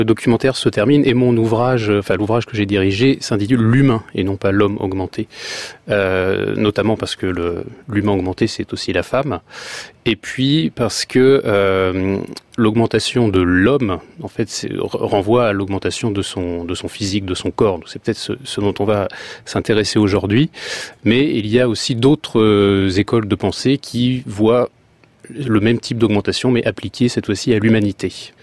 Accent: France; Non, je suis français, oui.

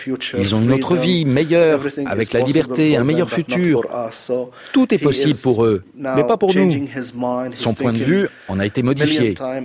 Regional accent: Palestine; Donc l'essentiel de ma vie est ici, en Terre Sainte. C'est ma terre ici. Je suis né ici. Mon héritage est là. Mon histoire est là. Tout est là. Comme chrétien aussi, c'est la terre du Christ.

